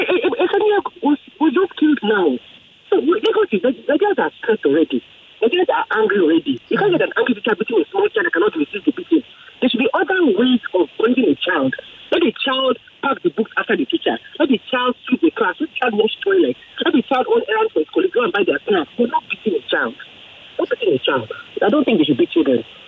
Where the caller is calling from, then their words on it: Ogudu, Lagos, Nigeria; I'm calling from Ogudu.